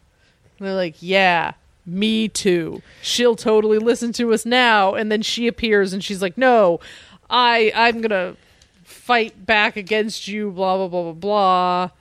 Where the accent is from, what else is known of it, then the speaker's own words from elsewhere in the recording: Colorado, United States; I grew up in Colorado.